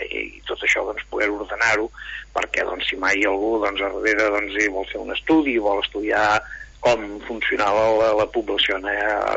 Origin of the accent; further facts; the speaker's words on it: La Bisbal d'Empordà, Catalonia, Spain; jo soc de la Bisbal i jo sé que quan estava a la Bisbal a vegades em passava això